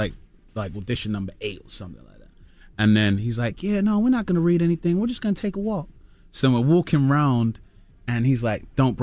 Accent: United Kingdom; you know, I'm British, so I'm saying a bunch of British stuff in an American accent.

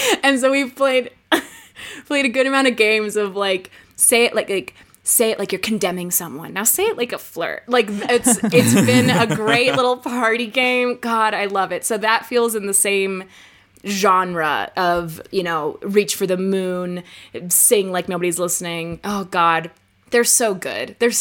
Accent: Los Angeles, California, United States; I'm from LA.

